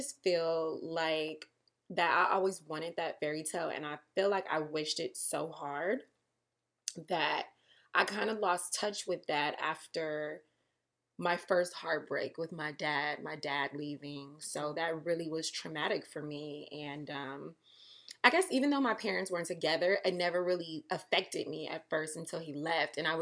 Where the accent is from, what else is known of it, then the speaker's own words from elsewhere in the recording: Inglewood, California, United States; You know what? I don't say L.A. I'm from Inglewood, girl.